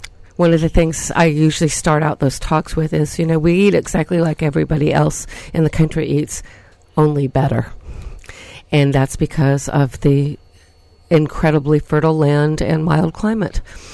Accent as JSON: {"language": "English", "town": "Sebastopol", "region": "California", "country": "United States", "tie": "born or raised there", "said": "I was at my hometown market today. Sebastopol was absolutely gorgeous."}